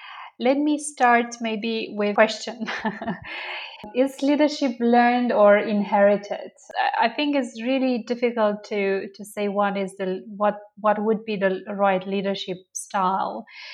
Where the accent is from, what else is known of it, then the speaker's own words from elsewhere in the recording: Romania; I am from Romania